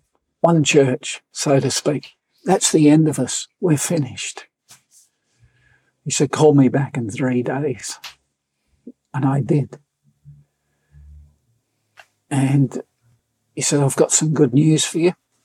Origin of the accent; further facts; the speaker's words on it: Australia; I said, yes, I'm from Australia.